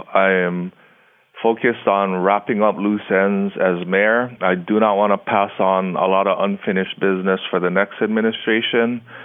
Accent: United States; You can tell I'm American because I'm the only type of person that's going to get that excited about roads.

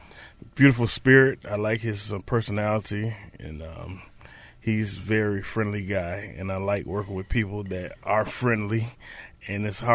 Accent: Rochester, New York, United States; But when I mention I'm from Rochester, New York.

